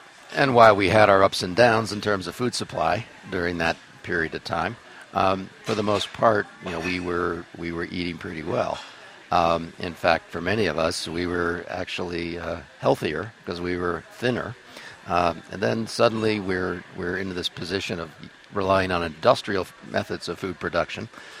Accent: Connecticut, United States; because I'm formerly from Connecticut

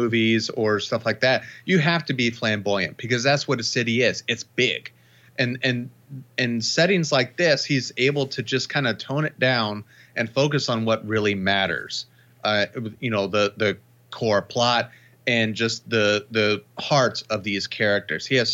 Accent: Midwest, United States; And me growing up in the Midwest, which is where a lot of his films take place.

